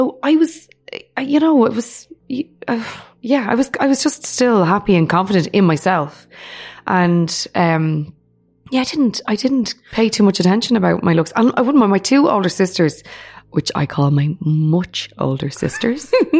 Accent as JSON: {"language": "English", "town": "Finglas", "region": "Leinster", "country": "Ireland", "said": "and I was saying, hey, I'm from Finglas. People go, oh, you're from Finglas. And I'm like, yeah, why? What's wrong with that?"}